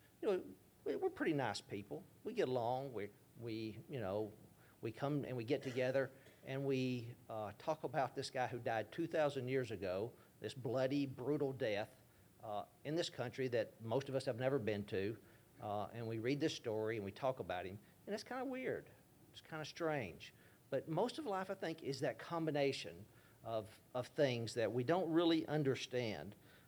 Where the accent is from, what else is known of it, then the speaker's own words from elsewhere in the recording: Alabama, United States; I'm from Alabama. I just realized I'm saying nice in a week.